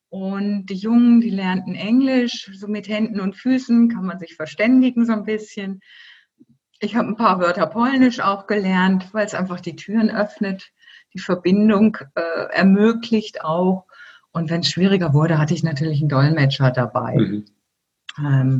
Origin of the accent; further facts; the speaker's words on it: Germany; moved away as an adult; now in Switzerland; Ich bin ja Deutsche, wie man hört, auch wenn ich seit 19 Jahren in der Schweiz lebe.